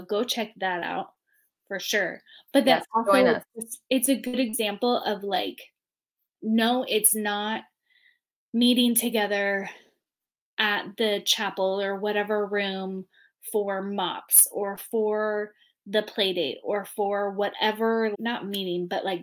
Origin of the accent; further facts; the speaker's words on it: California, United States; Because I grew up in California.